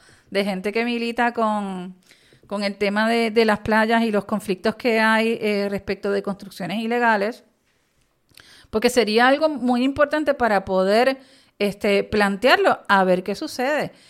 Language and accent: Spanish; Puerto Rico; siendo puertorriqueños, entendiendo, yo por lo menos creo que las playas son un bien público